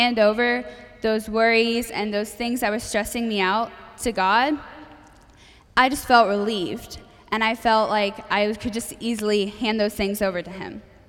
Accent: Cypress, Texas, United States; I'm from Cypress, Texas.

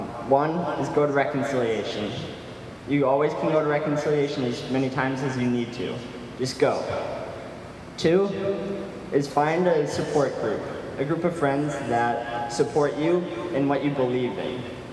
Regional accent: Algonquin, Illinois, United States; so hey guys … I'm from Algonquin, Illinois.

